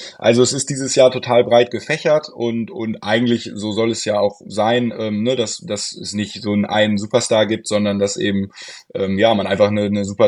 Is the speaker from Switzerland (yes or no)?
no; Hildesheim, Lower Saxony, Germany; werde jetzt im November 23 Jahre und bin gebürtig auch aus Hildesheim, also genau, ein totales Eigengewächs.